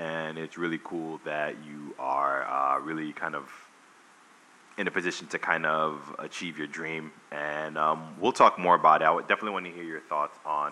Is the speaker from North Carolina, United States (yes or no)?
no; Queens, New York, United States; And, you know, being from Queens, anytime I came across a Yankee fan in Queens, I would just get mad.